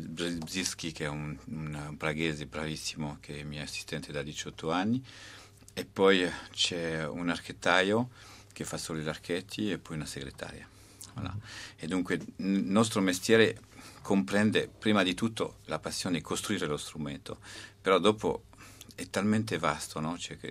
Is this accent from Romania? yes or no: no; Switzerland; born there; Io sono nato in Svizzera da un padre pastore calvinista e di una mamma valdese che era musicista